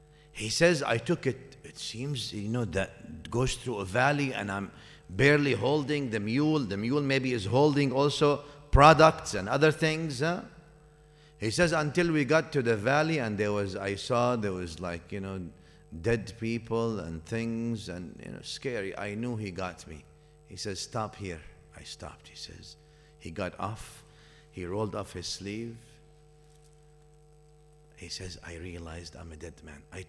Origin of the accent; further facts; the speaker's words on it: Syria; I'm from Syria, I know Damascus. Brother, I don't know anything in Damascus. You know it more than me. It's 6-hour drive from where I used to live.